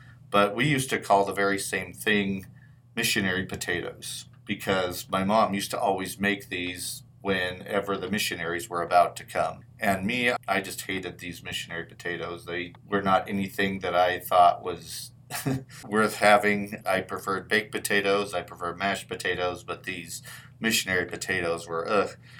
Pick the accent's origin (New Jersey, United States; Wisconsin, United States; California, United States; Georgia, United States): California, United States; I didn't hear a lot of them growing up in California, because Mormons in California didn't seem to talk about that a whole lot.